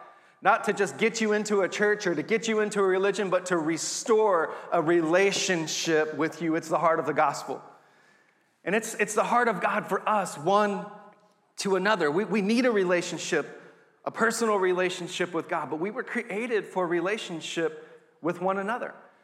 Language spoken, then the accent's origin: English; Texas, United States; My Dallas Cowboys, come on, I'm from Texas, don't hold it against me, are undefeated.